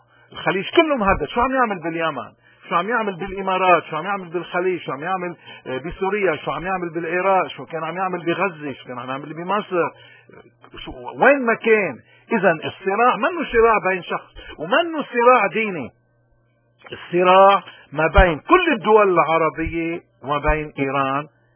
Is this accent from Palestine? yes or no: no; Lebanon; اذا احنا اليوم كلبنانيين هذا خيارنا